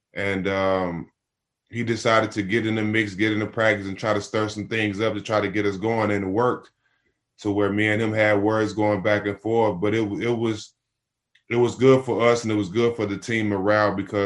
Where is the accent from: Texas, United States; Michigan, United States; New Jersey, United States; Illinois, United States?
Texas, United States; Port Arthur; I grew up in Port Arthur, Texas, which is an hour from Houston.